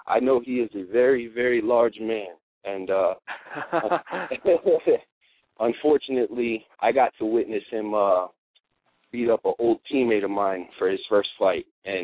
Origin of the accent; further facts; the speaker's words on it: New Jersey, United States; moved away as an adult; Jersey, growing up in Jersey, you know, I moved here when I was 18. I'm 26 now. Growing up in Jersey, you know, I was always counted as the outcast.